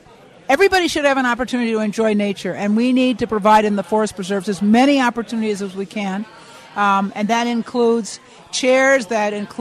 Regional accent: Minnesota, United States; You know, I grew up in Minnesota, Chauncey, as you're well aware

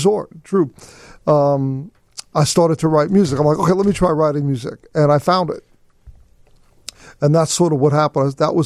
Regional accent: Brooklyn, New York, United States; Yeah, Brooklyn.

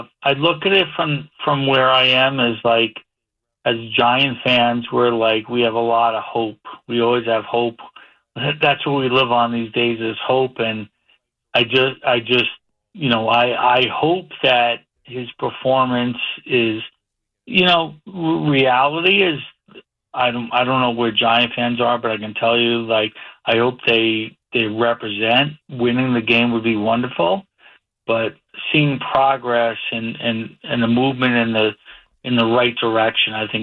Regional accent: Long Island, New York, United States; I'm originally from Long Island.

